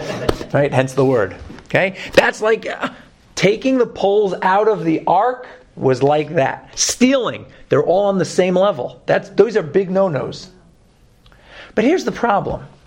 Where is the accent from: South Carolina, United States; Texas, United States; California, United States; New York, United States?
New York, United States; Brooklyn; accent: Brooklyn; Sorry, my Brooklyn accent gets in there sometimes.